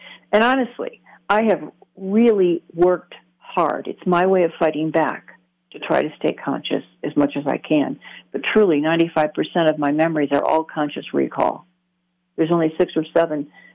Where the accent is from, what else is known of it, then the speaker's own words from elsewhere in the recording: Michigan, United States; And I grew up in Michigan, very wooded area, and we were driving in Metro Park one evening